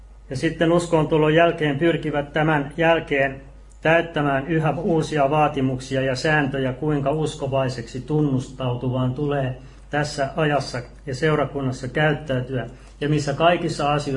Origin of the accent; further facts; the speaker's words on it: Kokkola, Central Ostrobothnia, Finland; Itse olen Kokkolasta